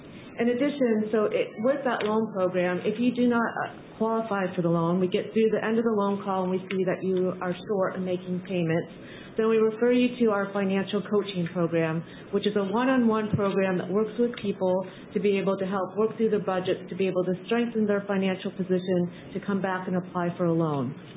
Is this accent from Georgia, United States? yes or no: no; Iowa, United States; I grew up in Iowa, but I had never made it to Ames, Iowa. I left for 20 years and then came back to my home state last year.